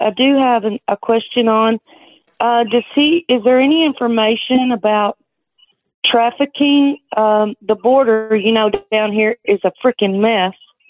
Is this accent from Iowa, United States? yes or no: no; Texas, United States; I'm from Texas.